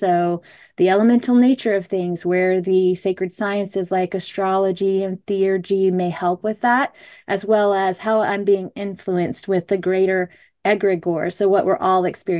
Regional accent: Tallahassee, Florida, United States; Yeah, I'm from Tallahassee, Florida. Florida, it's a southern place.

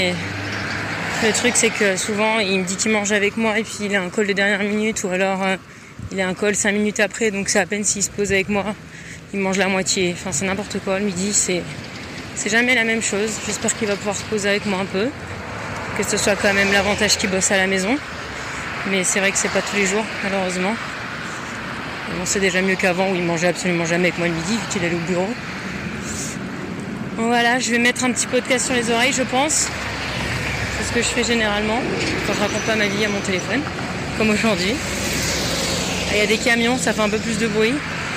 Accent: Southern France, France; Sachant que je viens du sud de la France, notamment un peu de l'arrière-pays où c'est plus du genre il faut que tu t'arrêtes pour laisser passer la voiture qui monte.

